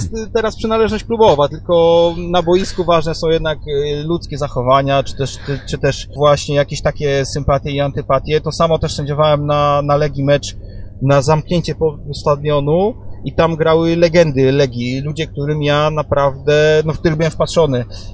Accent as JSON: {"language": "Polish", "town": "Warsaw", "region": "Masovian Voivodeship", "country": "Poland", "said": "jestem z Warszawy, więc chodziłem na mecze"}